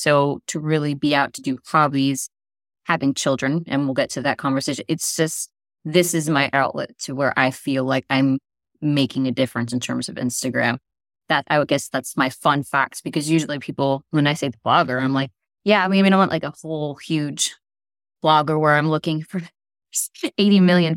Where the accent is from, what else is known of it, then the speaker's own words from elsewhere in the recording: Newark, New Jersey, United States; moved away as an adult; now in Orlando, United States; I'm from Newark, New Jersey. I live in Orlando, Florida now since late 2001, a couple weeks after September 11th.